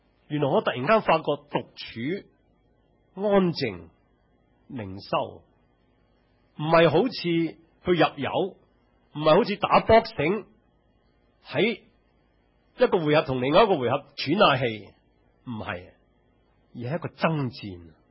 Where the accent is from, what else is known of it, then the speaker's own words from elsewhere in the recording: China; 又好像我们中国人时常说，人在江湖身不由己